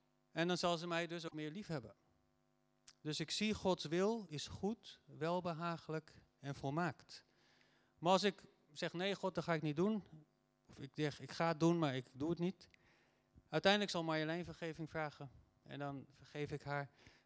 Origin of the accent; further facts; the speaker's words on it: Netherlands; Ik zeg, Heer, spijt me, ik ben Nederlander.